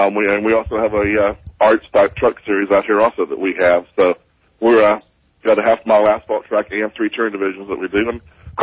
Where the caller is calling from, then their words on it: San Antonio, Texas, United States; San Antonio, Texas.